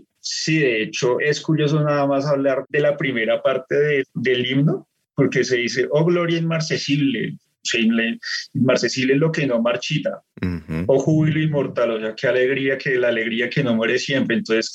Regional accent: Colombia; Como historiador, pensaría que es difícil reconocerlo uno porque soy ciudadano colombiano

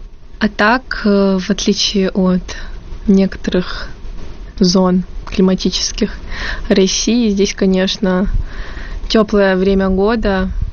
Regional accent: Tskhinvali, South Ossetia, Georgia; Я родилась и выросла в Цхинвале.

